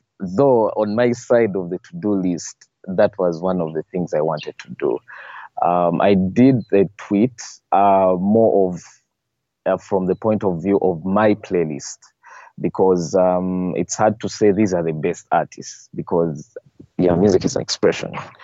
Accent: Kampala, Central Region, Uganda; from Uganda, Kampala. I'm a lover of music.

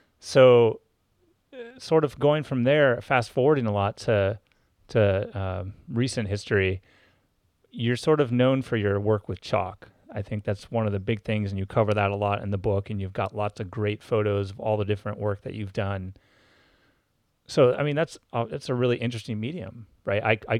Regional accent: Los Angeles, California, United States; You know, I grew up in Los Angeles, so it was a lot of getting away to get to that, but it's still there sometimes.

